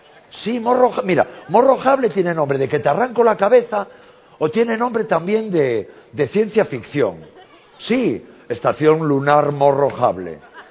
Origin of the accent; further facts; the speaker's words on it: Santiago de Compostela, Galicia, Spain; Entonces hubo una crisis en mi pueblo. Hostia, de repente en Santiago de Compostela hubo una crisis porque le cambiaron el nombre de Año Jubilar a Año Jacobeo.